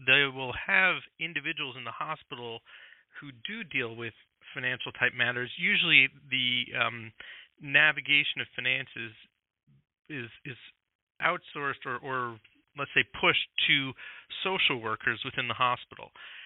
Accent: Montreal, Quebec, Canada; moved away as an adult; also born or lived in Toronto; now in Stamford, United States; But I am a Canadian. I grew up in Montreal and lived in Toronto for many years, and I'm used to the Canadian healthcare system. And in 2007, I moved with my wife and family to Stamford in Connecticut.

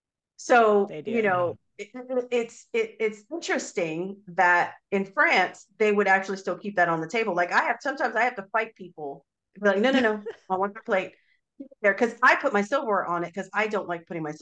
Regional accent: New York, United States; My grandmother, I was growing up in New York, my grandmother wanted me to have etiquette.

